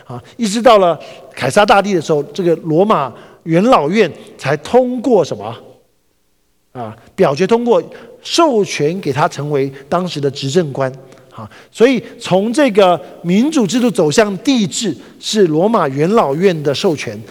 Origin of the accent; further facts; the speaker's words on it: Taipei, Taiwan; 像我是台北人